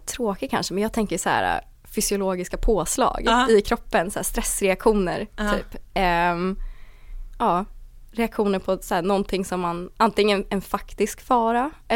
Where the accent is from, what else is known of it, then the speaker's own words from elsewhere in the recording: Österåker, Stockholm County, Sweden; Men så har jag ju alltid bott i typ Österåkers kommun.